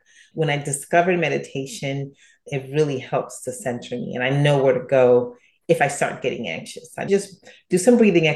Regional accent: Panama; So, I am from Panama originally.

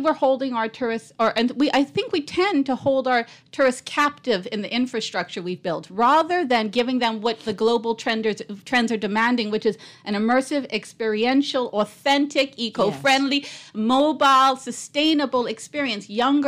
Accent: Gambier, New Providence, Bahamas; now in Adelaide, Bahamas; Yes, I am a Bahamian born at Princess Margaret Hospital. I grew up in Gambier. I now live in Adelaide on the Mayless Farm.

